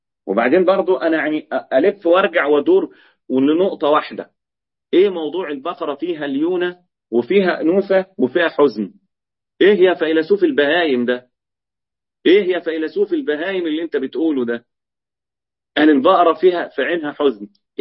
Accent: Egypt; الجلة ديت عندنا في مصر بيبقى قرص كده

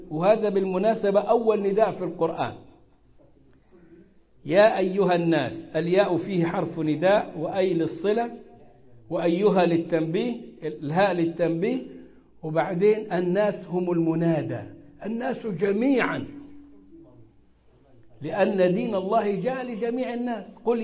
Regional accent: Egypt; وحطت في بطنك بطيخة صيفي زي ما بيقولوا عندنا في مصر.

